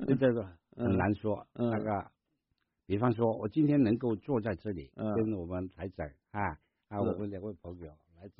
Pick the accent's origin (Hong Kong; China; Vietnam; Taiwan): Vietnam; 我的个人的经历就是就是说我从小在越南出生长大